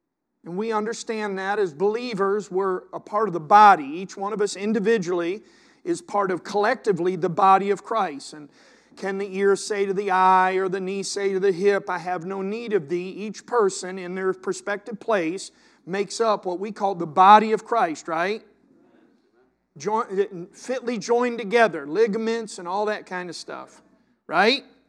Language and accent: English; Augusta, Georgia, United States; I mean, we're from Augusta. I could be home watching the Masters this morning.